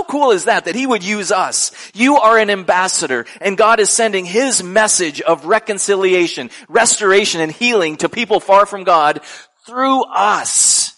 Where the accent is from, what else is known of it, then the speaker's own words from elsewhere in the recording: United States; now in England; I am still a citizen of the United States, but I am living in England representing my home country, the United States.